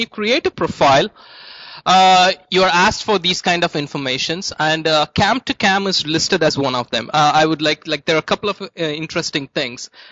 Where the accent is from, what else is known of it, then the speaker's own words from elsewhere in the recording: India; I'm from India